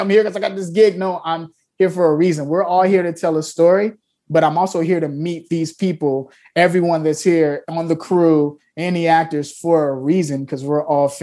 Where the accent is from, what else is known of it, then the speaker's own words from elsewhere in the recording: Chicago, Illinois, United States; also born or lived in Los Angeles; just tell my story of growing up in Chicago, growing up in LA, growing up with all these things and showing how my faith brought me through.